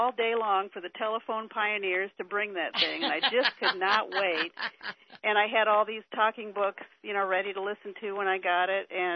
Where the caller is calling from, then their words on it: Iowa, United States; I'm calling from Iowa.